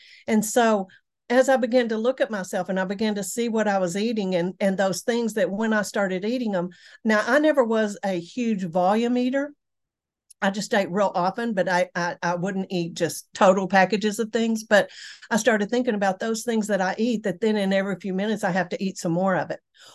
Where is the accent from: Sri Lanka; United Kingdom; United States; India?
United States; Texas; accent: Texan; I'm from Texas, so I speak Texan, not English.